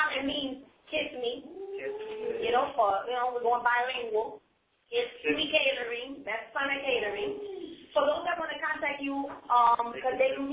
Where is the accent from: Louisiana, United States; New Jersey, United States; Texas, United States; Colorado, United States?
New Jersey, United States; Paterson; I'm from Patterson.